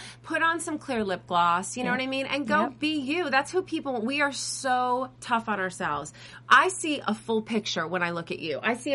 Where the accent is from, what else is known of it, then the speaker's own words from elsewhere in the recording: Massachusetts, United States; I grew up in the Berkshires, as you see.